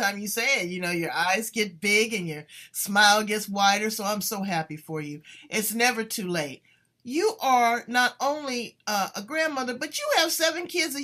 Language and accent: English; Los Angeles, California, United States; I'm not down on the drug dealers. I'm from South Central LA. I've seen it.